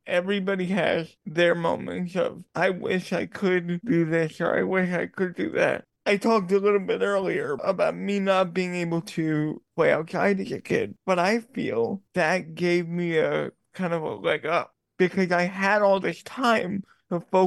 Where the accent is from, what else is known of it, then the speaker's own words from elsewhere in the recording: Long Island, New York, United States; I grew up and I'm still living in Long Island, New York.